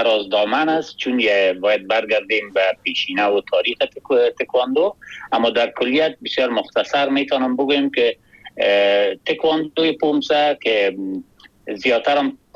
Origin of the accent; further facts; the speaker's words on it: Kabul, Afghanistan; born there; ما دقیقا 56 سال پیش در یک خانواده فرهنگی در کابل زاده شدیم